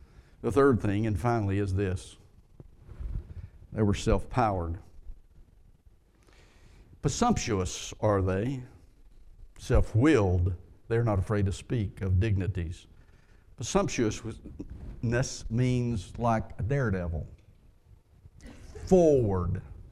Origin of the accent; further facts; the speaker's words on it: the South, United States; I'm from the South. And I said, down south, we have these things called rattlesnakes.